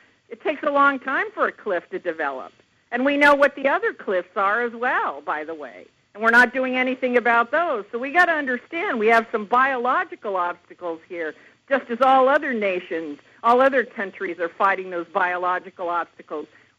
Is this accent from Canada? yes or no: no; Japan; also born or lived in Laos / Thailand / Cambodia; now in United States; So I grew up in Japan, and from there I lived in Laos and Thailand and Cambodia, and then came here to the United States to attend college.